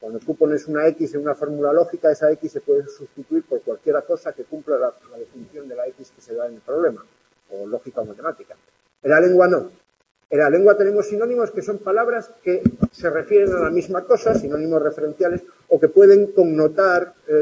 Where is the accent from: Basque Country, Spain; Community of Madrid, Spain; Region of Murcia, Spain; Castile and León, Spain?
Community of Madrid, Spain; Madrid; Pero en Madrid decimos aguacate, como en México, porque en Madrid somos del Virreinato de México